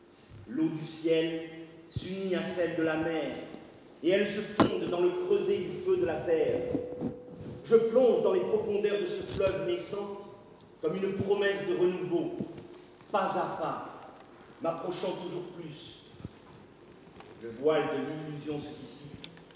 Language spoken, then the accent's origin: French; Comoros; born there; French is a second language; J'ai 17 ans. Je suis né aux Comores.